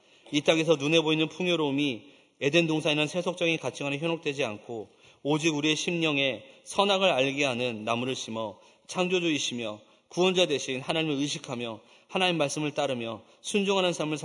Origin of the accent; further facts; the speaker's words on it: South Korea; born there; 우리는 이 땅에 여기서 태어났기 때문에 신앙의 자유를 얻었고요.